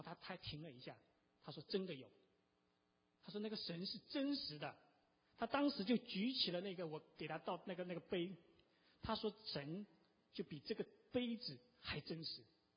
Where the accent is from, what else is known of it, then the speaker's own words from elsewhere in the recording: Zhejiang, China; now in United States; 所以呢我自己也是从大陆来的，我老家是浙江。所以我在基本上，我想我在我成长的这个过程当中，我来美国之前，基本上我想我是一个不相信有神的一个人